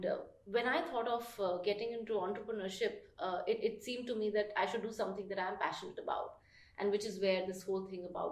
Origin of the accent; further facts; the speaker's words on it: Kolkata, West Bengal, India; Well, I grew up in Calcutta with a mother who was a teacher and was very strict.